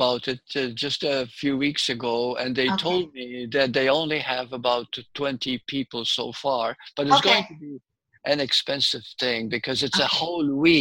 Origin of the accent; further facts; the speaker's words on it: Malta; No. Malta, Europe.